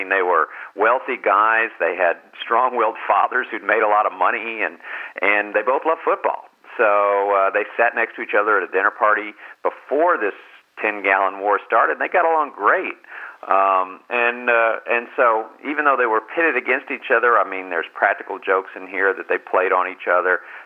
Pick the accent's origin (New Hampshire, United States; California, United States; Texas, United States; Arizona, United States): Texas, United States; Dallas; You know, I grew up in Dallas and certainly knew their children, the Hunts and the Murchisons